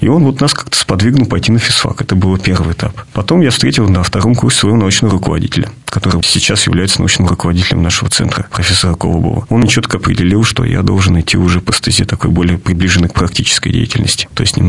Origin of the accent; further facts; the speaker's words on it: Tomsk Oblast, Russia; born there; в город без названия, почтовый ящик номер 7, в котором я родился, это вот под Томском.